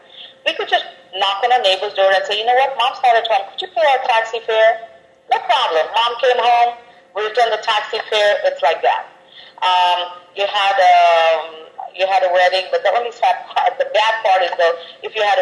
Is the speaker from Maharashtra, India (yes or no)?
no; Hyderabad, Telangana, India; also born or lived in Kakinada; I was born in Kakinada, which is my mom's place, but I grew up in Hyderabad. And Hyderabad was a cosmopolitan city, just like probably not close to LA, but it was a big city, a very big city.